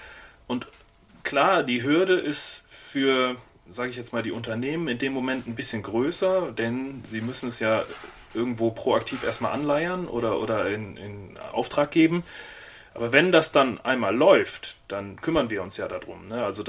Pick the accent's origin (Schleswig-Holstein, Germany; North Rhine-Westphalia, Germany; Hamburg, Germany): North Rhine-Westphalia, Germany; Bonn; ich komme ursprünglich aus Bonn, das ist nicht weit von hier. Und in Bonn gibt es eine große Kirmes einmal im Jahr, Pützchensmarkt. Und ich bin aufgewachsen in der Ecke in Beul.